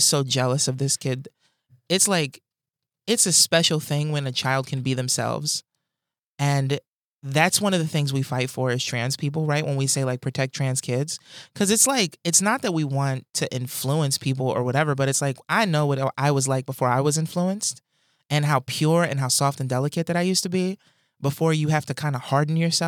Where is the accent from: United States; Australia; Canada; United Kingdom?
United States; New Jersey; I came at it like, you know, I'm from Jersey, you know what I'm saying?